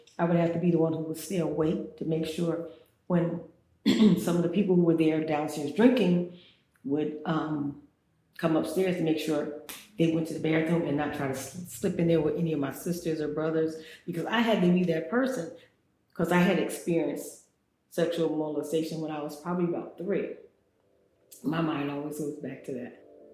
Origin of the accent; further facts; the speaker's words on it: Newburgh, New York, United States; Before that, I grew up in Newburgh, New York, which is a very impoverished area.